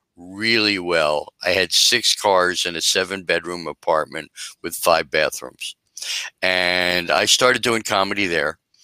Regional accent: New York, United States; He goes, so you're from Philly? Yeah, I'm a New Yorker.

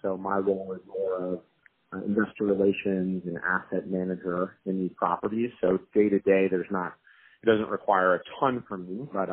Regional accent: Colorado, United States; So, by way of background, I grew up in Colorado, then I went to USC

